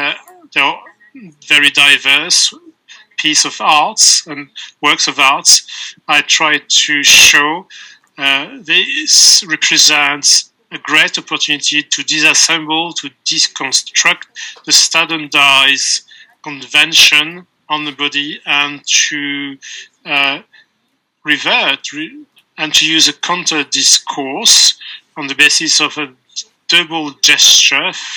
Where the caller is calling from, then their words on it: Munich, Bavaria, Germany; English is a second language; I'm calling from Munich in Bavaria, in the southern part of Germany. I am a non-blind 32 years old person.